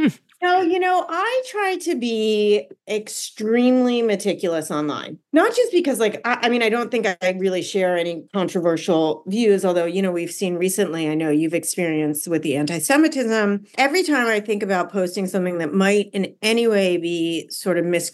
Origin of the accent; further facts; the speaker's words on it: Seattle, Washington, United States; also born or lived in New York; now in Los Angeles, United States; No, I'm not from LA. I'm actually from Seattle